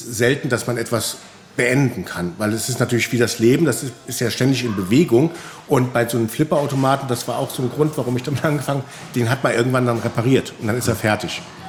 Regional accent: Neuwied, Rhineland-Palatinate, Germany; born there; Absolut und ich bin gebürtiger Neuwieder

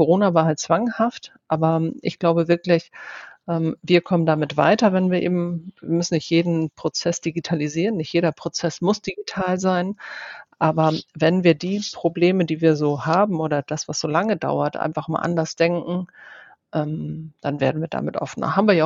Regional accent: Hemmoor, Lower Saxony, Germany; Ich komme zwar aus Hemmoor, aber ich würde dann auf jeden Fall eher am Deich gehen.

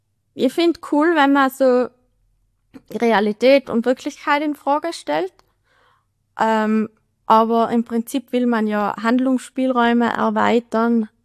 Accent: Obergurgl, Tyrol, Austria; Also, ich bin in Obergurgl aufgewachsen und wir haben wirklich vom Wohnzimmer aus den Gletscher gesehen, wie das weniger geworden ist.

